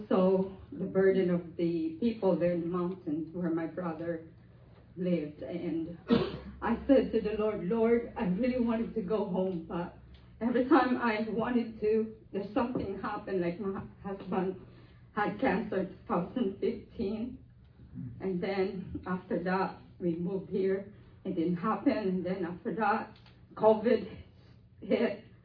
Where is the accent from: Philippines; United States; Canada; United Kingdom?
Philippines; I'm from originally from the Philippines.